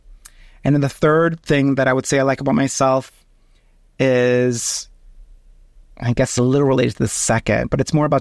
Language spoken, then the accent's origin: English; Miami, Florida, United States; I was born and raised in Miami, Florida, by my parents who came to the U.S. from Cuba in the 1960s.